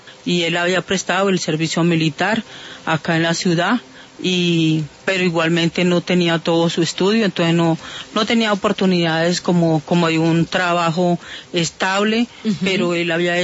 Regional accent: Soacha, Cundinamarca, Colombia; yo soy una de las madres de Soacha. En total somos 16 madres de Soacha.

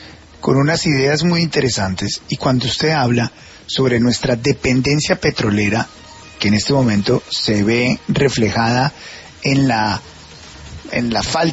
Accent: Colombia

